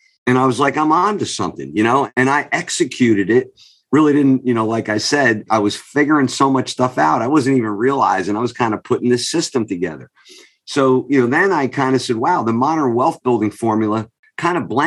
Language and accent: English; New York, United States; I joke with people, since I'm from New York, it's like the mafia.